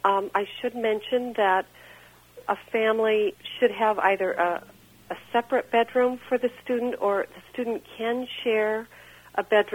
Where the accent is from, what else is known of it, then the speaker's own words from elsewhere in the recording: Quad Cities, United States; Actually, I've lived throughout Iowa. I'm from the Quad Cities, and I've had a chance to spend some time in Pella.